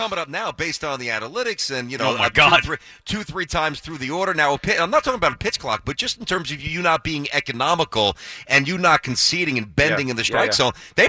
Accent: Brooklyn, New York, United States; I'm from New York, raised in Brooklyn

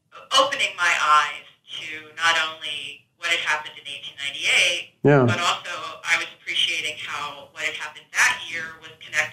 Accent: Wilmington, Delaware, United States; I'm actually from Wilmington, Delaware.

